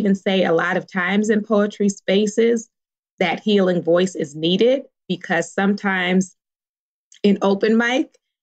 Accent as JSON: {"language": "English", "town": "Baltimore", "region": "Maryland", "country": "United States", "tie": "born or raised there", "said": "I grew up in Baltimore. In Baltimore, we didn't eat avocado."}